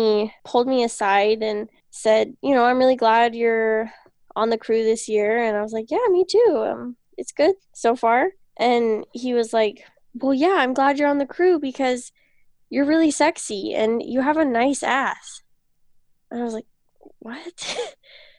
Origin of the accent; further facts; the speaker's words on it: Pacific Northwest, United States; And I grew up in the Pacific Northwest, hiking a lot in Olympic National Park and Mount Rainier and the North Cascades.